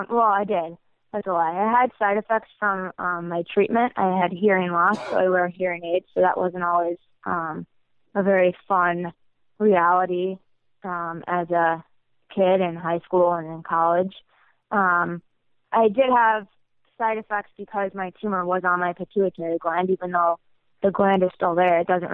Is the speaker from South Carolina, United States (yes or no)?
no; Syracuse, New York, United States; Syracuse.